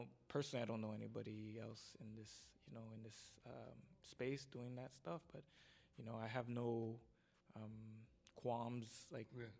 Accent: Montreal, Quebec, Canada; I grew up in Little Burgundy.

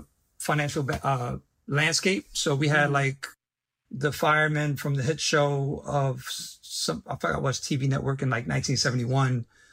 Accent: New York City, New York, United States; I was born in Douglas Projects, but where I grew up, Westgate, it wasn't Projects.

